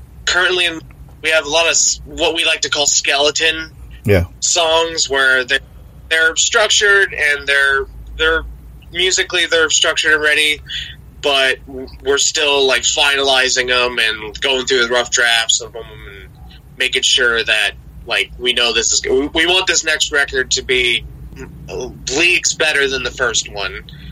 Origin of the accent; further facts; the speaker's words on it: Ohio, United States; Yes, we're all from Ohio. We're all from, like, different parts of the state.